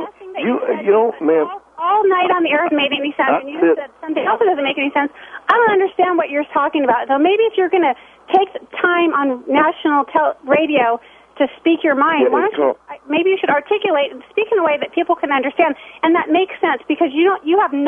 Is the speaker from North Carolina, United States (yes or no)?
no; Hawaii, United States; born there; I was born in Hawaii.